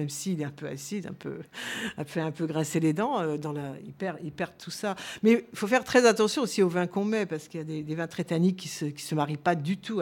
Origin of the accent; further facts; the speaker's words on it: South-West France, France; qu'elle soit faite par chez nous dans le Sud-Ouest